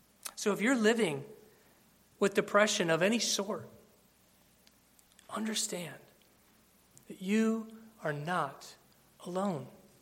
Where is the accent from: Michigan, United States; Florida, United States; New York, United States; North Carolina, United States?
Michigan, United States; As you know, we're from Michigan.